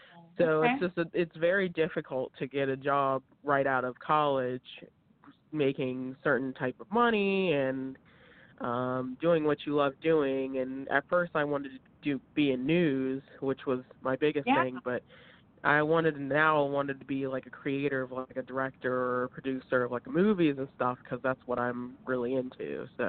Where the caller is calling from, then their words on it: Pittsburgh, Pennsylvania, United States; I'm calling from actually Pittsburgh.